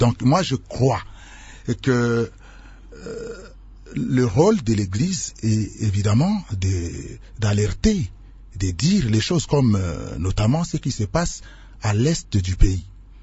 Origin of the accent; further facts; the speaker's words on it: DR Congo; chez nous au Congo.